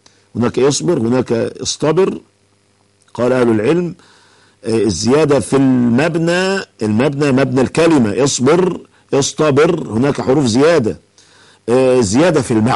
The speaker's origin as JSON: {"language": "Arabic", "country": "Egypt", "said": "لكن عندنا في مصر وصية اسمها الوصية الواجبة"}